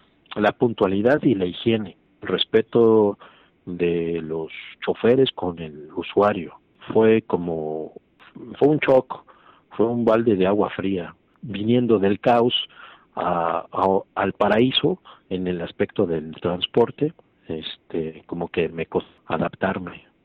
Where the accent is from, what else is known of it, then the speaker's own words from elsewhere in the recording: Mexico City, Mexico; now in United States; Pues yo, bueno, pues soy del DF, entonces en el DF es un caos.